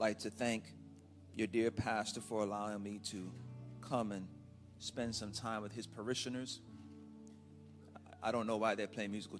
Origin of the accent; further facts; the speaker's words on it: Miami, Florida, United States; I'm from Miami.